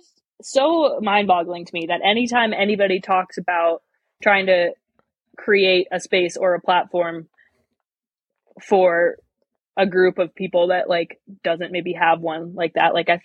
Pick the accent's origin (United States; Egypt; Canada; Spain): Canada; Canmore, Alberta; But I grew up in Canmore, Alberta, right in the heart of the Rockies